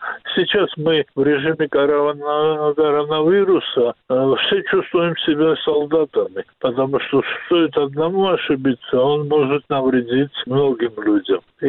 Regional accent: Georgia; Разве это мы, грузины?

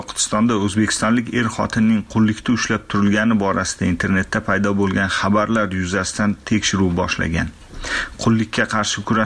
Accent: Aravan, Osh Region, Kyrgyzstan; Ikkinchidan, Zafar 2015 yildan beri bir necha marta Qirg'izistonga, Aravonga borib kelgan. Chunki uni nikohdagi ayol o'sha yerdan, mening ham qishlog'im.

